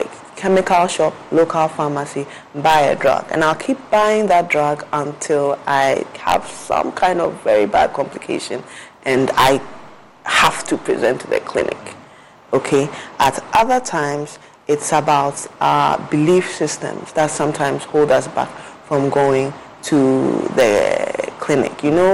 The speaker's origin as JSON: {"language": "English", "country": "Ghana", "said": "For we as a Ghanaian community, sometimes the decision to go to the hospital to see your healthcare provider is modulated by quite a few factors."}